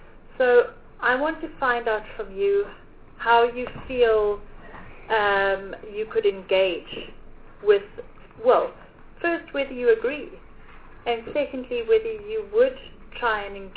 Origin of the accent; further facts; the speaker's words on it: Mahikeng, North West, South Africa; born there; but I was born in Mahikeng.